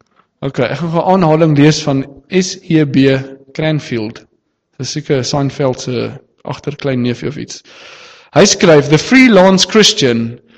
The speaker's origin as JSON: {"language": "Afrikaans", "region": "Western Cape", "country": "South Africa", "tie": "born or raised there", "said": "Ek het op die Weskus groot geword, so daar het ons in elk geval net die vloot geken"}